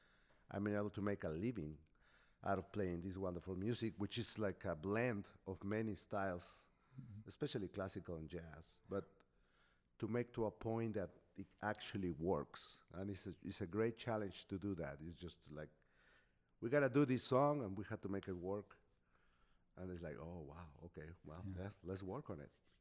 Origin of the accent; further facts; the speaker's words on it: Mexico City, Mexico; I'm from Mexico City.